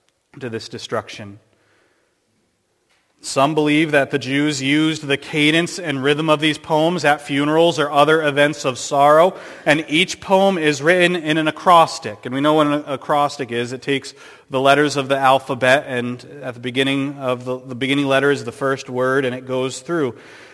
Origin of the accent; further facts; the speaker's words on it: Connecticut, United States; I was able to be Bible teacher at a camp I grew up in Connecticut, and this is the place where I put my faith in Christ.